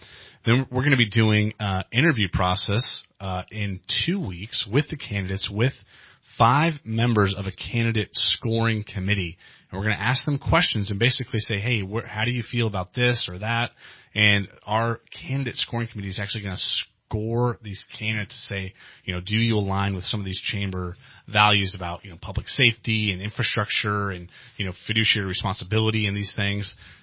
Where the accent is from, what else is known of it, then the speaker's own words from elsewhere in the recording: California, United States; He's been representing Trinity County, my hometown, for the last 14 years since the districting before LaMalfa took over.